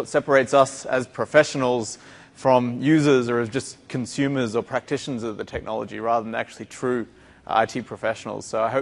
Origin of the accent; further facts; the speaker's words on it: Australia; moved away as an adult; now in Seattle, United States; I guess from my accent, you can probably tell that I'm not from around here. I'm from the deep, deep south down in Australia. I moved to Seattle about 3 years ago, slowly getting used to the cold weather. It's a big change from Australia.